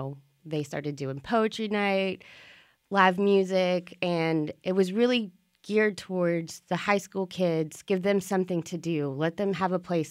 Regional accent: Waco, Texas, United States; So yeah, that's basically what I grew up in Waco. I'm glad I stayed

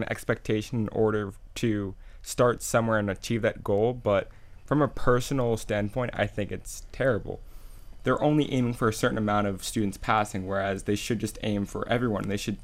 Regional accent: Boca Raton, Florida, United States; I'm an African American, and I live and I was born and raised in Boca Raton, and I'm surrounded by Jewish and Caucasian cultures.

